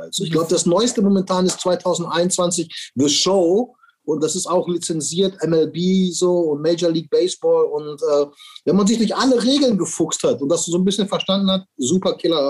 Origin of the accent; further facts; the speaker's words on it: Witten, North Rhine-Westphalia, Germany; weil halt auch bei uns in Witten tatsächlich Fußball immer regiert hat.